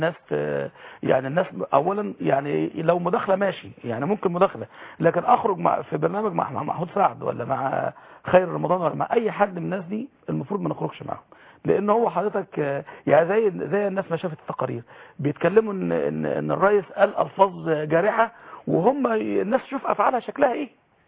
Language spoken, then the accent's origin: Arabic; Egypt; عرف ان انا مصري